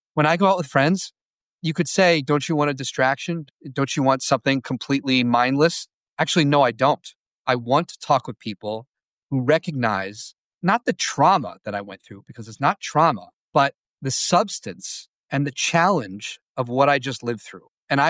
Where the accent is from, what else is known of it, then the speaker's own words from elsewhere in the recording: Northeast, United States; So I grew up in the Northeast, right?